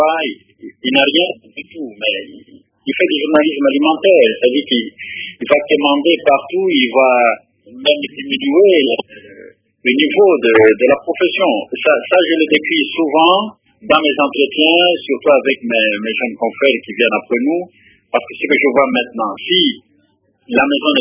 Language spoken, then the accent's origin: French; Mbuji-Mayi, Kasaï-Oriental, DR Congo; Voilà un peu ce qui a fait la grande actualité cette semaine ici chez nous en Mbujimayi.